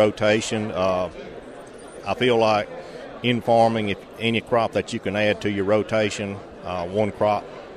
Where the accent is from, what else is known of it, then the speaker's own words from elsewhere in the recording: Alabama, United States; from West Central Alabama.